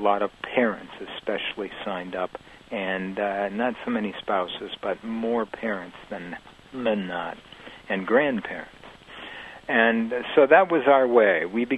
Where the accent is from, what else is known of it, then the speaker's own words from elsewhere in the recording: Cleveland, Ohio, United States; We're originally from Cleveland.